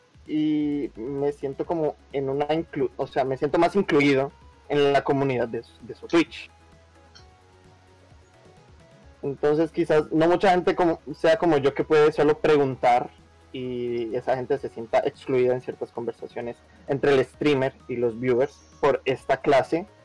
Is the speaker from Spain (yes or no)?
no; Colombia; Soy de Colombia, yo no sé, acá no hay, acá hay lenguajes indígenas o antiguos, pero yo no sé ninguno.